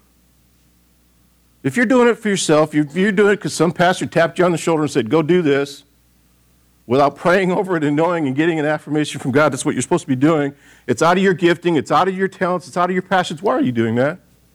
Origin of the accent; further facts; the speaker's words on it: Michigan, United States; born there; also born or lived in Texas / California; I was born in Michigan. Went to school in Texas, went to the military out in California.